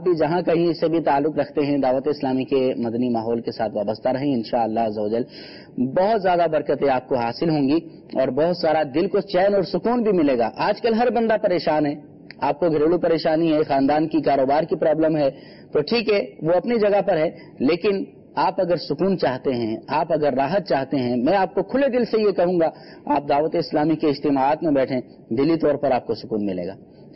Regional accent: Nawabshah, Sindh, Pakistan; born there; جی میری نواب شاہ.

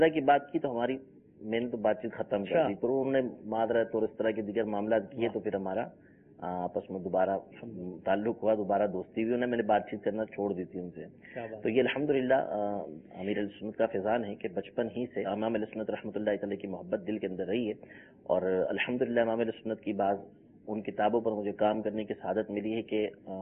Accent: Hyderabad, Sindh, Pakistan; now in Karachi, Pakistan; یعنی چھوٹی عمر جو تھی وہ تو ظاہر حیدرآباد میں گزری. وہیں رہائش بھی پیدائش بھی سب حیدرآباد کی ہی ہے. تقریباً 20 سال کا عرصہ وہیں گزرا ہے میرا.

